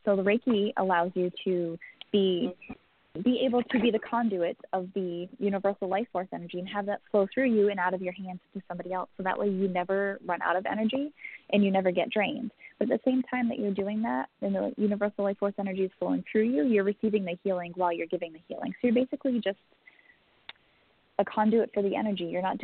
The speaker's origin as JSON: {"language": "English", "region": "New England", "country": "United States", "tie": "born or raised there", "said": "growing up in New England, everything is super old and super haunted."}